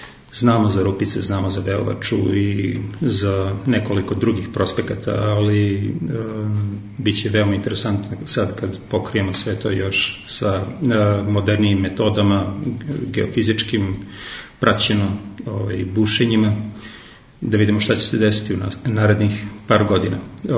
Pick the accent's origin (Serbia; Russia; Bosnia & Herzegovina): Serbia; Belgrade; born there; moved away; Da, rođen sam u Beogradu, ali da, teško mi je da kažem gdje mi je dom, pošto već 20 godina radim svuda po svijetu, tako da uglavnom tu gdje radim, tu mi je i dom. Posljednje dve godine to je Vareš.